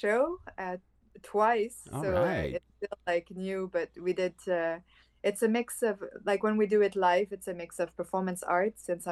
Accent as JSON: {"language": "English", "town": "Mashteuiatsh", "region": "Quebec", "country": "Canada", "said": "multidisciplinary artist from Mashtowiat and up north in Quebec, where there's snow right now, actually. And I am Innu from the Innu Nation. So we say Piekwagami Innu. So Piekwagami is the lake where I come from."}